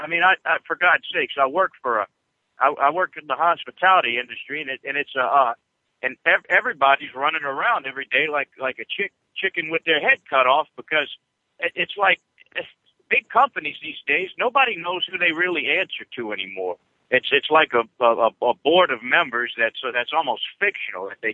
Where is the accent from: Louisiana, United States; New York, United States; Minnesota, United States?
Louisiana, United States; live right outside of New Orleans, because we have, in Louisiana, we have parishes instead of county. I'm from St. Tammany Parish